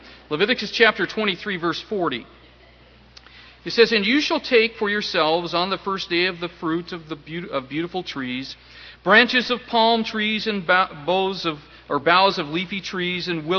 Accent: Pasadena, California, United States; also born or lived in North Carolina; I was born in North Carolina in 1951. In 1956, my family moved to Pasadena, California. And there we took up residence.

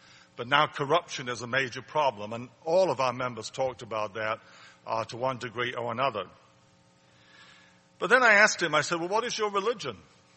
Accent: England, United Kingdom; And I said, oh, I'm from England.

